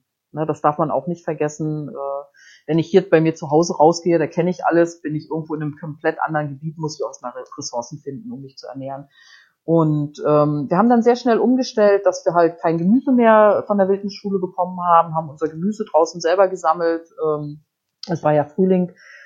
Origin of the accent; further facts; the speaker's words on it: Baltic coast, Germany; Ich bin ja an der Ostsee aufgewachsen und angeln. Also ich bin auch mit der Angel in der Hand geboren, so ungefähr.